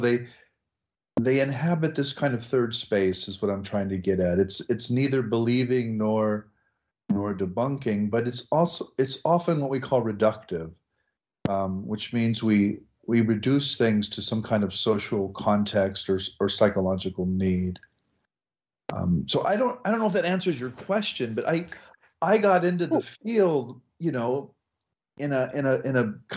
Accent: Nebraska, United States; So I grew up in the American Midwest. I grew up in Nebraska, and I grew up in a Roman Catholic German farming community, about 1,800 people.

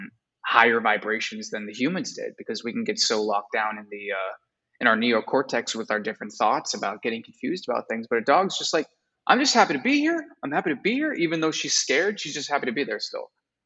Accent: Pennsylvania, United States; And I had the great fortune of going to Disney World because I'm from Pennsylvania. So that was just closer.

